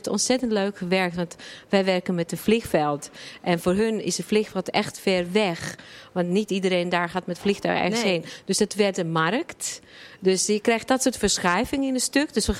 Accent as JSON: {"language": "Dutch", "country": "Serbia", "second_language": "Dutch", "said": "Ik kom uit Servië, we gaan elke september naar festival in Servië."}